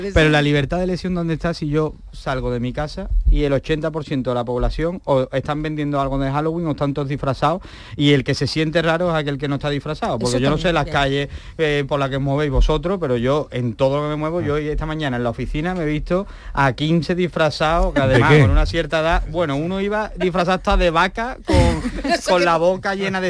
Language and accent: Spanish; Andalusia, Spain; no solo como andaluces, sino a nivel como España, como país.